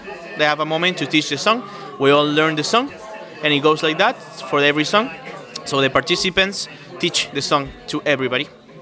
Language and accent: English; Chile; now in Berlin, Germany; I'm a percussionist. I am from Chile. I'm 30 years old. I lived in Berlin for 3 years, and now I'm planning to move to France this year.